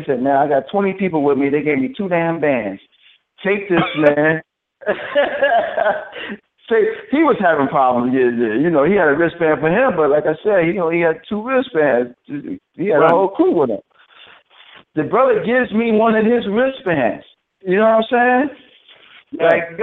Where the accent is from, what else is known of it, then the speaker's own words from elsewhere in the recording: New York, United States; First of all, I'm from New York originally.